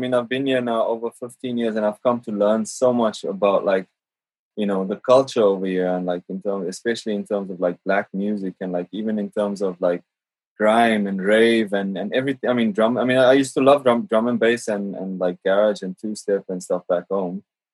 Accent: South Africa; So I'm from South Africa, yeah?

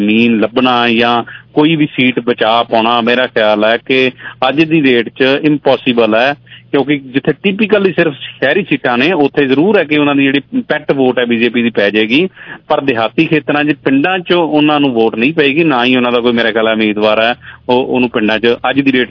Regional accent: Punjab, India; ਮੈਂ ਖੁਦ ਮਾਲਵੇ ਤੋਂ ਹਾਂ, ਸੋ ਇਹ ਮਾਲਵੇ ਦੀ ਖੂਬਸੂਰਤੀ ਹੈ ਕਿ ਇਸ ਤਰ੍ਹਾਂ ਦੀ ਭਾਸ਼ਾ ਬੋਲਦੇ ਨੇ

